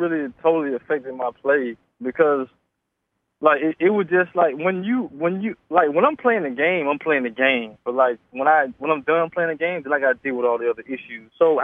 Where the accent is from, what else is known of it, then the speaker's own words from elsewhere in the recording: Miami, Florida, United States; went from Miami, and I came from Miami to go to Oakland, it was a little different